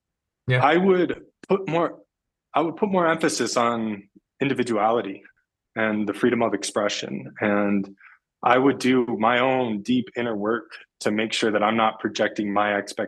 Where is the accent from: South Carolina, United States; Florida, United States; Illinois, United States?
Illinois, United States; now in Denver, United States; I mean, I grew up in Illinois, but all of my siblings live here in Denver.